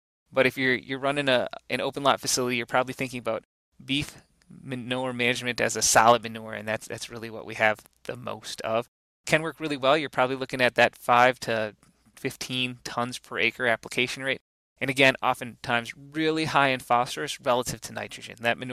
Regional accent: Wisconsin, United States; Dairies have so much variation, and I'm from Wisconsin originally, and I love dairy farms.

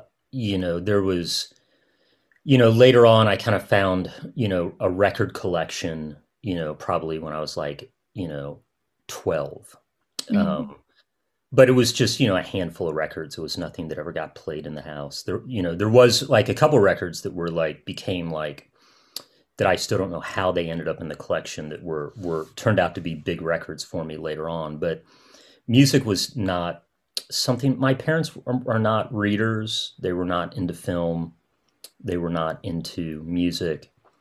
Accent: Midwest, United States; I am, you know, born and raised as a Midwesterner, and my partner grew up in Alaska, so we know how to deal with snow.

